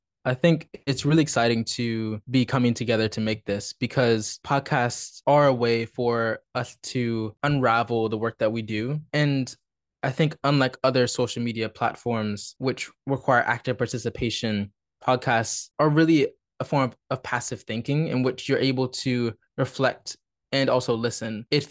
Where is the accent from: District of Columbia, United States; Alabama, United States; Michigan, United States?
District of Columbia, United States; Washington; I grew up in Washington, D.C. and was a nature lover.